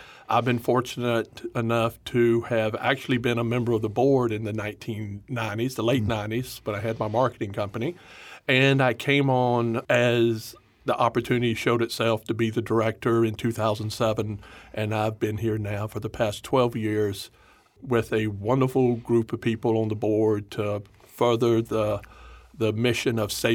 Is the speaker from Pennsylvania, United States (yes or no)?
no; Prosperity, South Carolina, United States; Growing up in Prosperity Depot was in terrible shape.